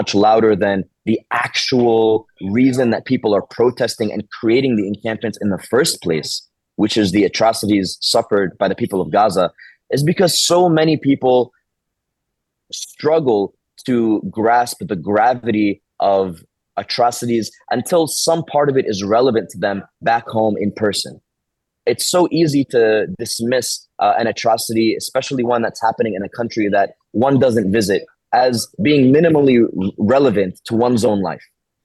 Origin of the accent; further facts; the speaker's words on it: United States; and I am American, so those stories have been very loud in circles that I'm a part